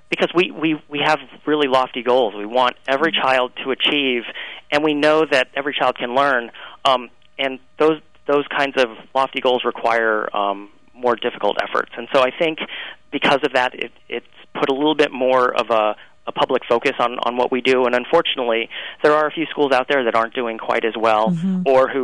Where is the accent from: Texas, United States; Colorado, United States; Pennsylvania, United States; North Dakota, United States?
Colorado, United States; I'm originally from Colorado